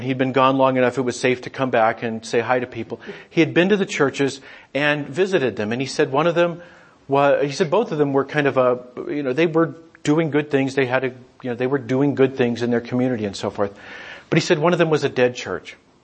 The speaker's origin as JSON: {"language": "English", "town": "Alamogordo", "region": "New Mexico", "country": "United States", "tie": "born or raised there", "said": "Well, I grew up in Alamogordo, New Mexico, which played a relatively small role in the space age, but if you lived in Alamogordo, it wasn't a small part."}